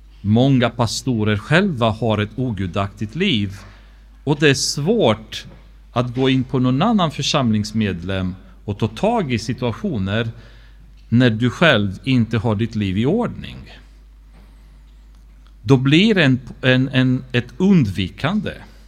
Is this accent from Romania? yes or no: yes; Romania; det var när jag gick genom min församling hemma i Rumänien